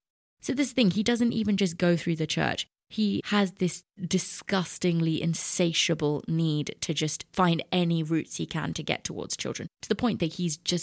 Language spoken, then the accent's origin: English; Tamil Nadu, India; because Huckle spent quite a lot of time in my home state of Tamil Nadu.